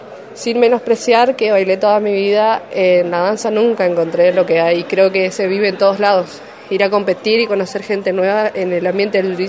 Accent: Resistencia, Chaco, Argentina; De Resistencia, Chaco.

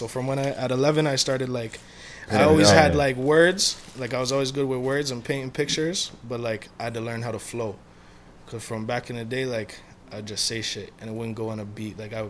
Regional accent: Toronto, Ontario, Canada; And like enough times I tell people I'm from Meadowville and they're like, ah, Scarborough. It's like, nah, not Meadowville, Scarborough. I'm Meadowville Saga, you know what I mean?

